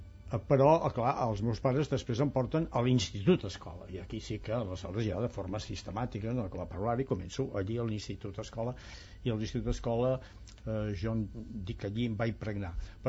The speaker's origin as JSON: {"language": "Catalan", "town": "Alforja", "region": "Catalonia", "country": "Spain", "tie": "born or raised there", "said": "I després dels 3 anys de la Guerra Civil els passo amb un mas allunyat fins i tot del poble d'Alforja, que és el meu poble"}